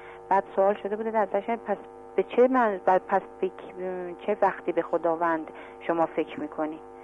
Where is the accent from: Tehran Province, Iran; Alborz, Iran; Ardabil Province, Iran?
Alborz, Iran; Karaj; من تهرانی از کرج هستم.